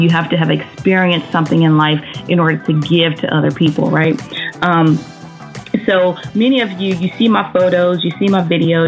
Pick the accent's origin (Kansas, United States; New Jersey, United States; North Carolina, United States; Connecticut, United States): North Carolina, United States; also born or lived in Maryland; I grew up in Maryland for like the first, I don't know, 10 years of my life, and a lot of stuff transpired in Maryland. In Maryland, once we moved from there, we moved back to North Carolina, and essentially I graduated from high school